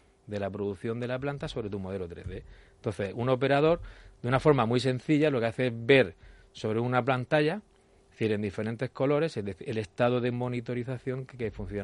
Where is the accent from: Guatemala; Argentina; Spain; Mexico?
Spain; Cartagena, Region of Murcia; accent: Murcian; mi acento se nota que soy de Cartagena, de Murcia, no, eso no lo puedo cambiar. Y estoy orgulloso completamente de esa parte.